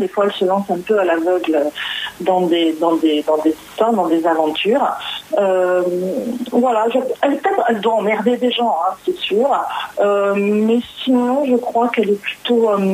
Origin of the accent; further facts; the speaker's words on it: Nice, Provence-Alpes-Côte d'Azur, France; born there; also born or lived in Paris; Je suis née à Nice et puis j'ai passé 22 ans à Paris pour faire une vie à Paris en fait. Et puis je suis revenue dans ma ville natale.